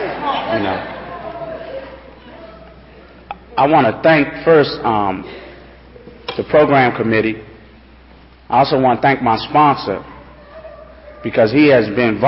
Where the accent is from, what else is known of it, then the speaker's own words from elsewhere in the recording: Washington, District of Columbia, United States; I grew up in Washington, D.C., up on Emerson Street, Northwest, big house on the corner. About three or four Muslim families lived in that house.